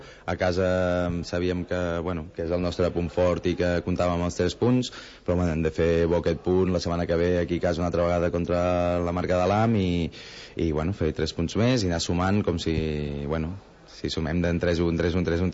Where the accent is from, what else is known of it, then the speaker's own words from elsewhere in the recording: Girona, Catalonia, Spain; perquè som de Girona